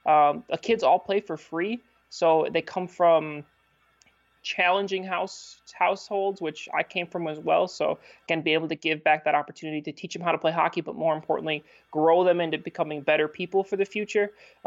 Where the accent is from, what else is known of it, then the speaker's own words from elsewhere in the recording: Marquette, Michigan, United States; I was born and raised in Marquette, Michigan. Grew up playing hockey